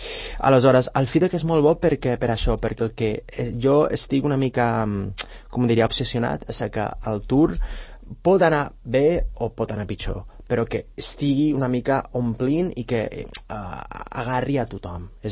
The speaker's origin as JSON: {"language": "Catalan", "town": "Buñol", "region": "Valencian Community", "country": "Spain", "lives_now": "Sant Cugat, Spain", "said": "jo sóc valencià, sóc d'un poble que es diu Bunyol"}